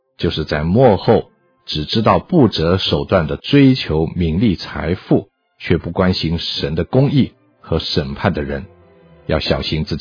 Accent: China; 用我们中国人的话来形容的话，就是说他们过着醉生梦死、行尸走肉的生活。

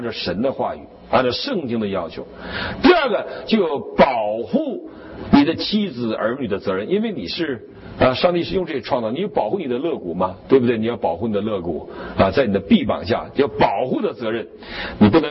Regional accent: China

